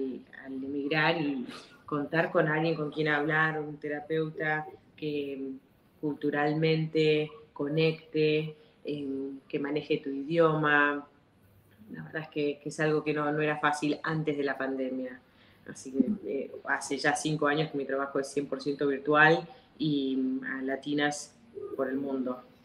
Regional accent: Argentina; born there; moved away; yo nací en Argentina, pero he vivido en muchos países por el trabajo de mi familia. Prácticamente somos una familia muy numerosa y por el trabajo de mi padre hemos vivido en muchísimos países.

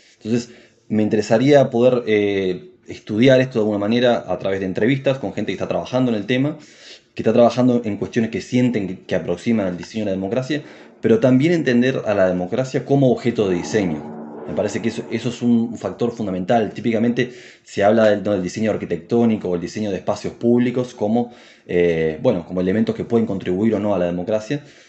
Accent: Montevideo, Uruguay; born there; nací en Montevideo, Uruguay, y de alguna manera soy una suerte de hijo de la democracia, porque nací en el 85

